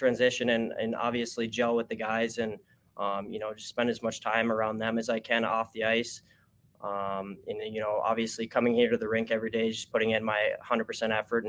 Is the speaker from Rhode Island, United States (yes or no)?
no; Moorhead, Minnesota, United States; Obviously growing up in Moorhead, we've played Bemidji countless of times.